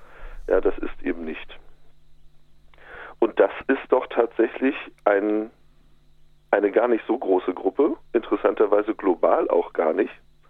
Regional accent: Mecklenburg-Vorpommern, Germany; in meiner Heimat gibt es, also in Mecklenburg-Vorpommern gibt es viele Konfessionslose

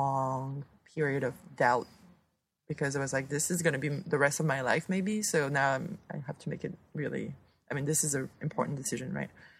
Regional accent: France; And then the other thing is, I'm from France. I went to the Sorbonne University for history and art history degree.

